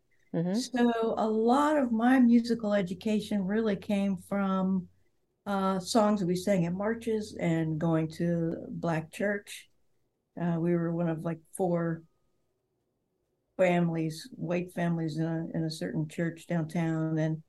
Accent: Detroit, Michigan, United States; I grew up in Detroit.

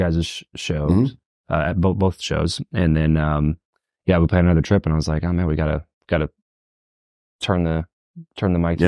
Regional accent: Lancaster, California, United States; I grew up in Lancaster, California, mm-hmm. which is still the Mojave Desert.

